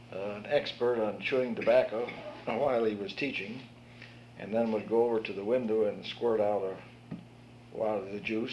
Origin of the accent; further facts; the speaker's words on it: Denver, Colorado, United States; also born or lived in California; Well, I was born in Denver, Colorado, December the 11th, 1907. Went to grade school there until about the age of 12, I judge, when we left because of my mother's health and went to California.